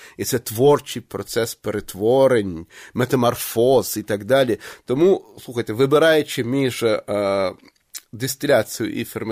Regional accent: Chernivtsi, Chernivtsi Oblast, Ukraine; я виріс у Чернівцях і на вулиці Фідьковича

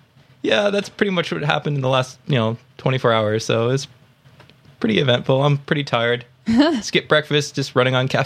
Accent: New England, United States; Growing up in New England, these are very nice idiots around here.

